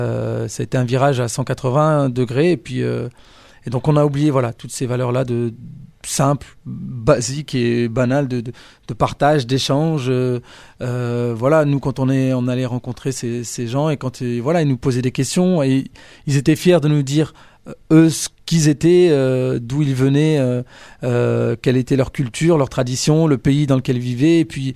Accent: Roubaix, Hauts-de-France, France; je me souviens de là où j'ai grandi, donc c'était vraiment Roubaix dans le quartier entre guillemets et c'était le quartier de la Potainerie, donc c'est un quartier populaire, vraiment très populaire et voire par certains endroits pauvres.

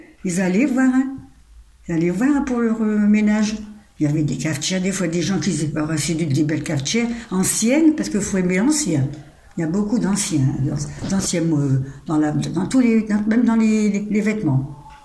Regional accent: Lille, Hauts-de-France, France; Moi je suis née à Lille, hein. Je suis une pure lilloise, hein. Dans le centre de Lille.

